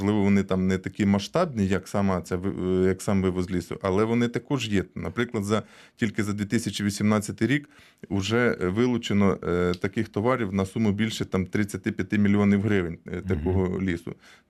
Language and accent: Ukrainian; Cherkasy Oblast, Ukraine; Я родом з Черкащини